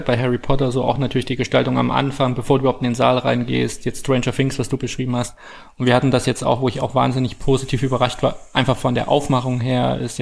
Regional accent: Gera, Thuringia, Germany; Ich habe dich in meine alte Heimat entführt, nach Gera.

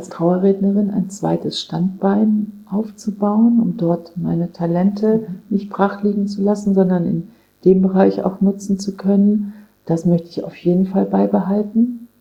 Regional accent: Kassel, Hesse, Germany; Ich habe entdeckt, wie schön meine Heimat ist, Nordhessen. Ich bin ja in Kassel geboren

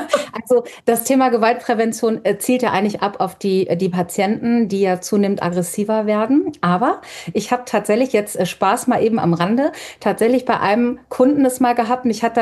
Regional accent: North Rhine-Westphalia, Germany; ich komme ja aus dem Ruhrgebiet, ich eine Praxis habe, die im Ruhrgebiet ansässig ist

